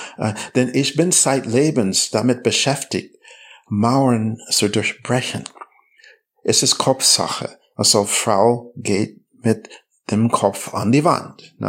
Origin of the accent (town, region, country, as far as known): Berlin, Germany